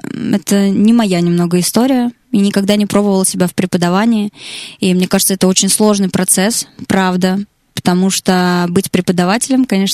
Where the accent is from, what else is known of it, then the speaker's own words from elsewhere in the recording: Vyborg, Leningrad Oblast, Russia; now in Moscow, Russia; вообще я из Выборга. Это город под Санкт-Петербургом, Ленинградская область. Вообще я родилась в маленьком поселке советском, потом переехала в Выборг. Потом я решила, что я буду артистом, поехала учиться в Петербург.